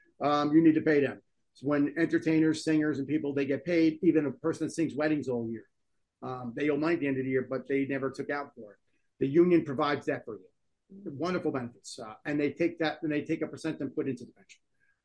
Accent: New Jersey, United States; I'm from North Jersey. You know what I'm saying?

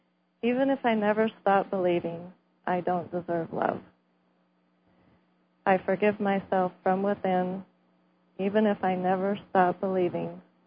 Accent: Rigby, Idaho, United States; from Idaho, Rigby, Idaho.

